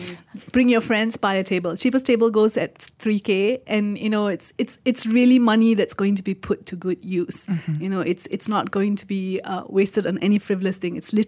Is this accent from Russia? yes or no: no; India; I mean, we all three of us here, we're all Indian.